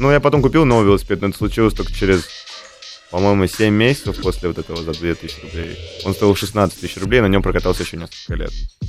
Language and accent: Russian; Saint Petersburg, Russia; now in Moscow, Russia; Вы же знаете, я из Питера. Там немного размеры другие.